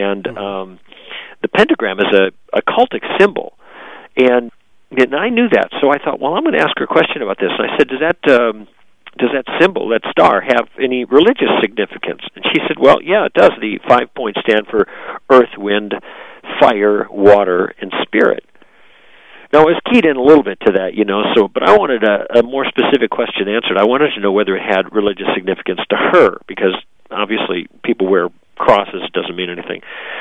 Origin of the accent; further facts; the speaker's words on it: Chicago, Illinois, United States; now in Los Angeles, United States; I was raised in Chicago. Now I live out on the West Coast in Los Angeles